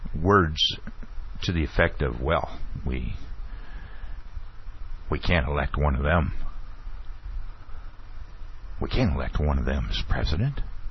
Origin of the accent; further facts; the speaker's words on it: Ohio, United States; I'm from Ohio. When we would go to Florida, we would stop there.